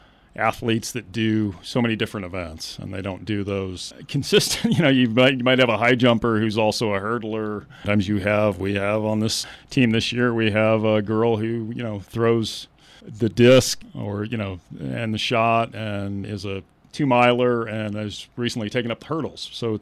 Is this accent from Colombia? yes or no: no; Riverton, Wyoming, United States; now in Lander, United States; I moved back out here. I met my wife. I was back east. I grew up in Riverton. Ran track over there in high school